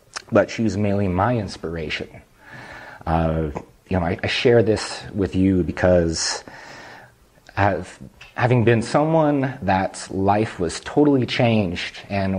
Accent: California, United States; I am from Northern California, from Humboldt County specifically. I grew up very sheltered in the woods, about an hour from the nearest town.

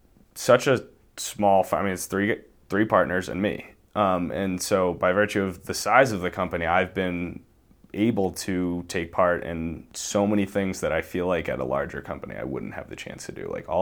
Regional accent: Boston, Massachusetts, United States; I'm 22 years old. I grew up in the Boston area.

